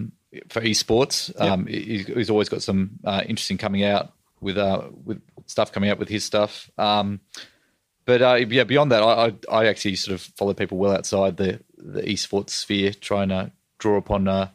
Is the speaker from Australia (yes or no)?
yes; Victoria, Australia; I grew up in Victoria, it would have been an AFL game.